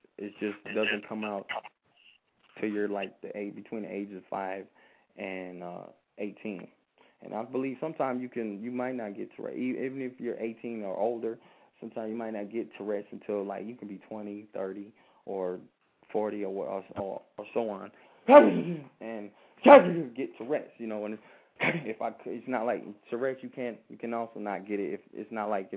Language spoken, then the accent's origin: English; East Hartford, Connecticut, United States; I'm originally from Connecticut. East Hartford, Connecticut.